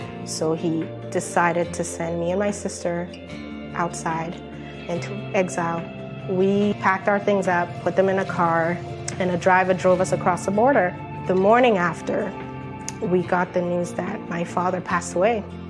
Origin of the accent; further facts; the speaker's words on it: Burundi; I was born and raised in East Africa, Burundi. Burundi is in the heart of Africa, quite literally, and shaped like a heart.